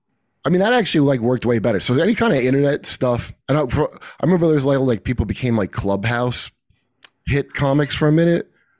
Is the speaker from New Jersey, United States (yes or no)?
yes; New Jersey, United States; I grew up in New Jersey mostly, but like AM talk radio back then, the call-in shows.